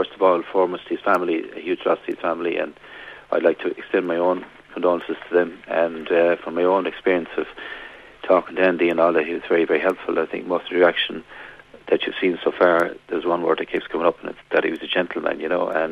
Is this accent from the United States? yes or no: no; Galway, Connacht, Ireland; and we're from Galway, and met in college